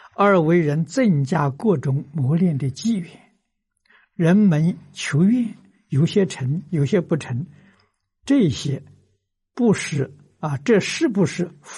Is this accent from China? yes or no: yes; China; 我们中国人叫明心见性